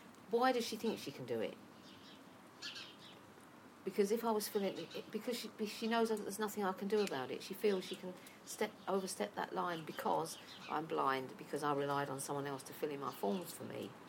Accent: United Kingdom; I say I'm from Britain or the UK. When someone asks me, where are you from? I say, I'm from the UK. I don't say England.

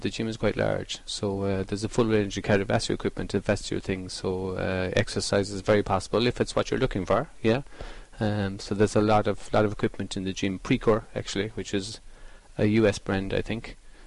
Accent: Killarney, Munster, Ireland; I was born and raised in Killarney. Yeah, right here. So, yeah, Killarney boy.

